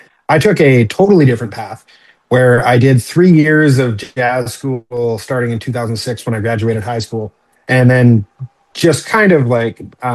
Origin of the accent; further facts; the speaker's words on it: Edmonton, Alberta, Canada; like I'm from Edmonton, Alberta.